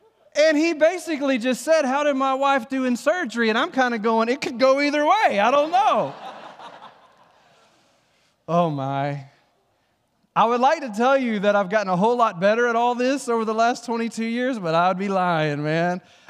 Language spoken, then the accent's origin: English; West Blockton, Alabama, United States; Y'all know where I'm from. I'm from the great metropolis of WWESTBOLOCTON, West Blockton. I'm from West Blockton.